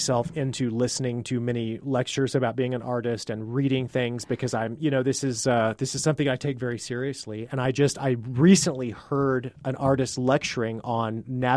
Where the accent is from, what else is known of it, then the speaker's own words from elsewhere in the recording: Las Cruces, New Mexico, United States; now in El Paso, United States; You know, I am from Las Cruces, but I consider El Paso